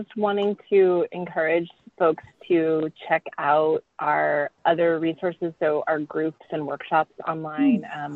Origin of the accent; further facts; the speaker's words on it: Texas, United States; also born or lived in California; I'm originally from Texas. I've lived all over the world, and I lived in California before